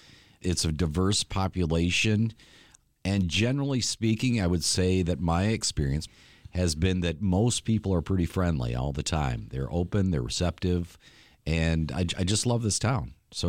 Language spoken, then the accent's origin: English; Mason, Michigan, United States; I mean, originally I was a Mason boy, so I grew up in Mason, but Lansing, of course, being so close, I kind of grew to really love Lansing.